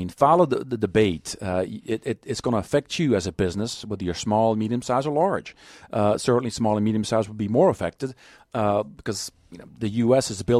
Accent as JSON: {"language": "English", "country": "Belgium", "moved": "yes", "lives_now": "United States", "said": "certainly I came here from Belgium, you know, back in the 70s and just fell in love with the place"}